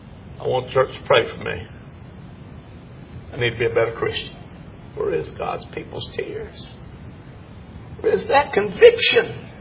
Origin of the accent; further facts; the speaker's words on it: United States; doesn't affect me, but it does because I'm an American.